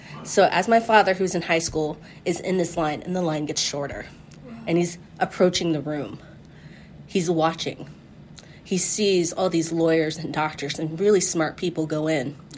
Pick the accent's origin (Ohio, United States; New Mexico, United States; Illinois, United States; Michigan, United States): Ohio, United States; Columbus; I am 39 years old, and I was born and raised in Columbus, Ohio